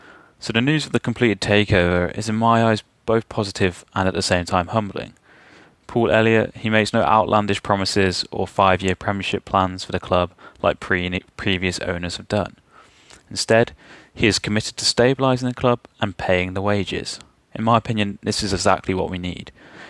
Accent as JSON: {"language": "English", "region": "England", "country": "United Kingdom", "tie": "born or raised there", "said": "I grew up in the Midlands, I've lived there my whole life"}